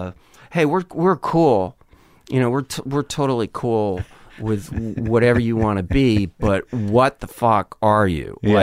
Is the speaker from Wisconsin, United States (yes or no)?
yes; Wisconsin, United States; it never occurred to me growing up in Wisconsin